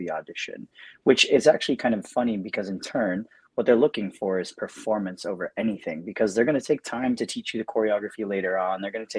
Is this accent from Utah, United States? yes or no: yes; Layton, Utah, United States; I come from Layton, Utah. Grew up a military brat, so ended up setting roots in Utah as a teenager, and that's where I started actually as a dancer.